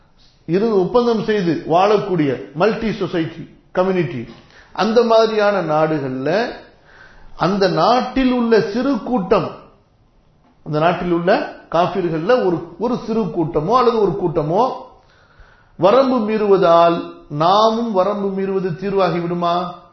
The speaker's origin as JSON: {"language": "Tamil", "region": "Tamil Nadu", "country": "India", "tie": "born there", "said": "ஏதோ அல்லாஹு தாலாவுடைய அருள்ல தமிழ்நாட்டில் பிறந்தோம், கொஞ்சம் தப்பிச்சுக்கிட்டு இருக்கிறோம்."}